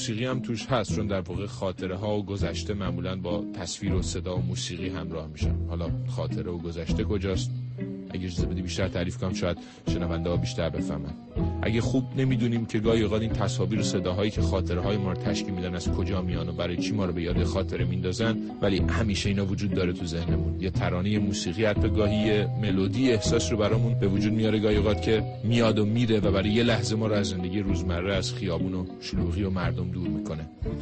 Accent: Iran; من ایرانیم و منشه اسرائیلی، هر دو به یه زبون حرف میزنیم

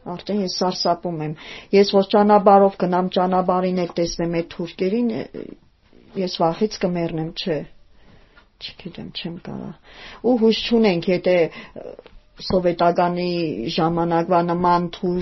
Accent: Gyumri, Shirak, Armenia; մենք գյումրեցի ենք եղել, դրա համար էլ չեմ կարա։

